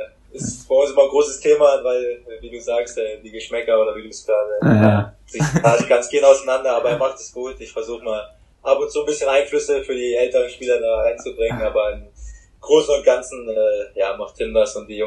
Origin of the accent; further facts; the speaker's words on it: Hamburg, Germany; Für mich zählt es fast mit zu Hamburg hier als Hamburger. Ich gerade in Hamburg geboren.